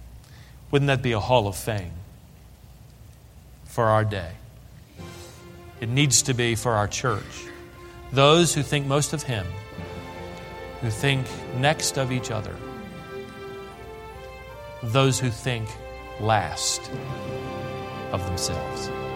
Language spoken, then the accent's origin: English; Ireland; I can't grow a beard. I'm too Irish.